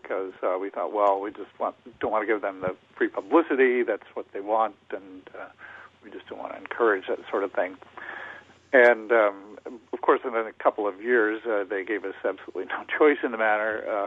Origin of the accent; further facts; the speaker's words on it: Idaho, United States; Well, actually, I was—I grew up in Idaho and was working in northern Idaho in the Panhandle area in the late 70s.